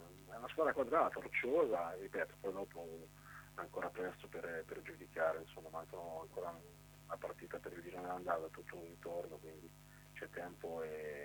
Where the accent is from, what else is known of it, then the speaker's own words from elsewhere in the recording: Ancona, Marche, Italy; è normale che essendo anconetano mi piacerebbe